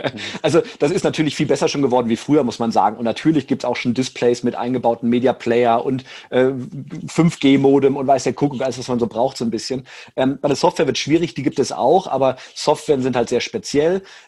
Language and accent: German; Rhineland, Germany; Ich bin Rheinländer